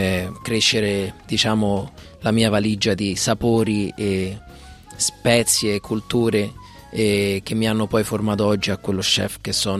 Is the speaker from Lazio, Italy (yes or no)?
yes; Rome, Lazio, Italy; now in Melbourne, Australia; sono nato e cresciuto in Italia a Roma.